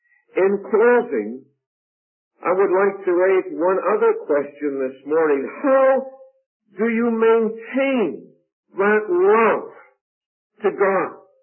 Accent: Canada; now in Dominican Republic; I'm from Canada, and I've lived overseas in the Dominican Republic for over 30 years.

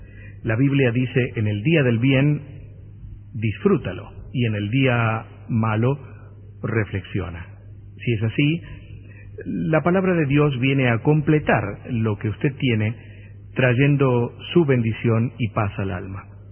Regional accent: Argentina; also born or lived in Spain; vivo en Argentina, aunque soy español por nacimiento y, como suelo decir, por convicción. Aunque amo esta bendita tierra a la cual llegué, o mejor dicho, me trajeron cuando solo tenía un año y medio, de la mano de una familia de inmigrantes

